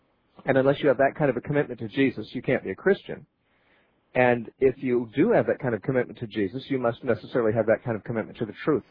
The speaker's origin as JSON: {"language": "English", "region": "California", "country": "United States", "tie": "born there", "said": "they might think that I was born in Australia instead of California, where I was really born."}